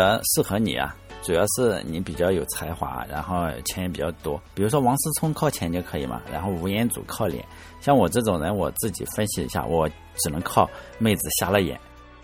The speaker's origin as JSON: {"language": "Chinese", "region": "Shandong", "country": "China", "said": "悲惨，这个山东，哎呀，又给我们山东人抹黑了。"}